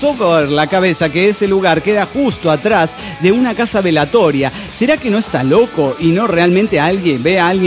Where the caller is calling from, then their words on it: Trelew, Chubut, Argentina; desde Trelew, Chubut.